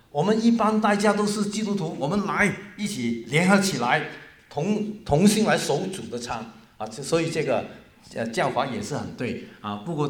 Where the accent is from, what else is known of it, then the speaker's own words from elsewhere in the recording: China; 特别是我们中国人，我们中国人有中港台三个地方嘛